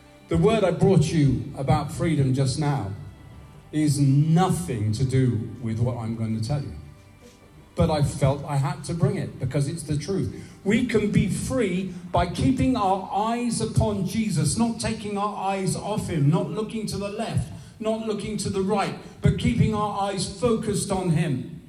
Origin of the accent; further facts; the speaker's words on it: England, United Kingdom; But I'm English. And you've taken my language.